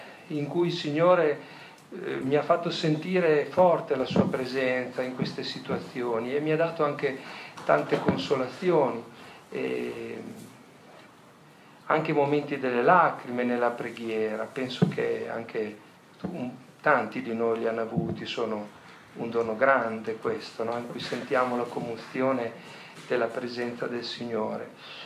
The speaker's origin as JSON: {"language": "Italian", "town": "Bologna", "region": "Emilia-Romagna", "country": "Italy", "said": "vengo da Bologna."}